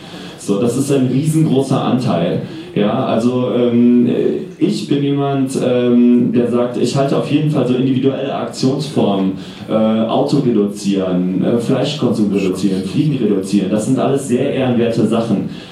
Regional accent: Dormagen, North Rhine-Westphalia, Germany; ich komme aus Dormagen und ich habe da schon in jüngster Kindheit tatsächlich Chemieunfälle von Bayer sozusagen live und hautnah mitbekommen.

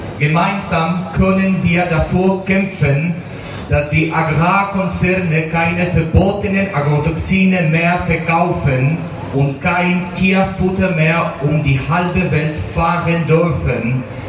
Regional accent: Paraguay; ich komme aus Paraguay. Paraguay ist ein kleines Land in Südamerika.

